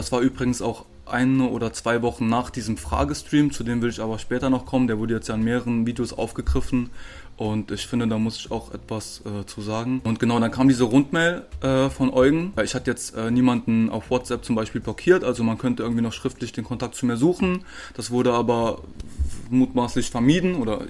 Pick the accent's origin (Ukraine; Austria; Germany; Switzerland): Germany; Saarland; now in Cologne, Germany; Ich komme eigentlich aus dem Saarland, aus einem kleinen Dorf, da wohnt auch noch meine Familie, meine Freunde sind auch alle dort noch. Ich bin dann nach Köln gezogen, ins belgische Viertel